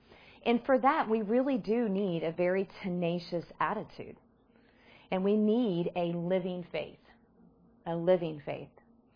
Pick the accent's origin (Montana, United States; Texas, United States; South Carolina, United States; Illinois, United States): Texas, United States; I mean, come on, we're from Texas. We can handle a little heat.